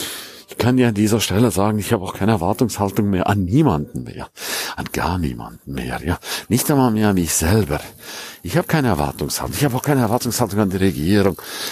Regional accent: St. Moritz, Grisons, Switzerland; Ich gehe nach St. Moritz, ich gehe in meine Heimat, weil da weiß ich, da muss es nicht schneien.

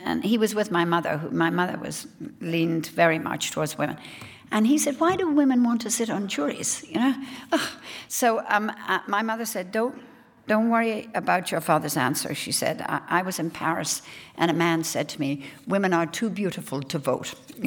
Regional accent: Ireland; But being Irish as we were, and holding on to a past that we never disowned, even though those people were defenseless, they were our own people. If we lose that, then we will lose exactly what made us Irish.

